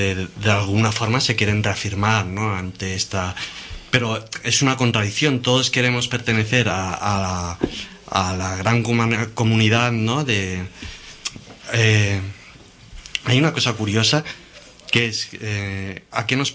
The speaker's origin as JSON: {"language": "Spanish", "region": "Catalonia", "country": "Spain", "said": "yo pertenezco, a ver, de padres gallegos, pero soy catalán"}